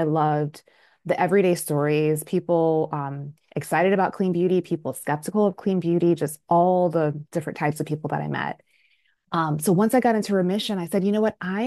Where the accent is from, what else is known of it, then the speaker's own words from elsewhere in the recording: Atlanta, Georgia, United States; I grew up in the States, but in the South. So I'm from Atlanta, Georgia.